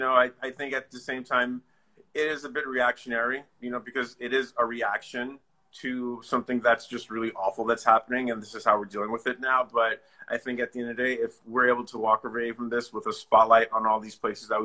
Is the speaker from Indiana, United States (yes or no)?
no; New York, United States; I did. I grew up in New York. So I actually grew up quite different than my parents did.